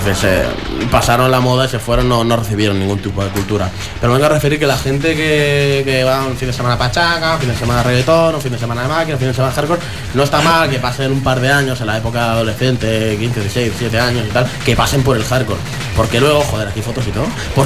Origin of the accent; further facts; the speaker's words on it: L'Hospitalet de Llobregat, Catalonia, Spain; Nací ahí en Hospitalet, y ahí estamos.